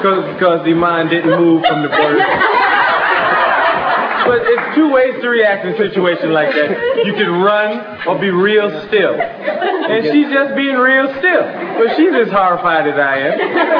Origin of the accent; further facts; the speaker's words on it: Brooklyn, New York, United States; I'm from Brooklyn, so you run.